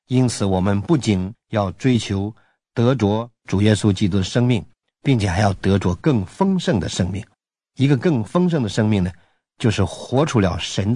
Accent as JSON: {"language": "Chinese", "country": "China", "said": "用我们中国人常说的，就是潜移默化"}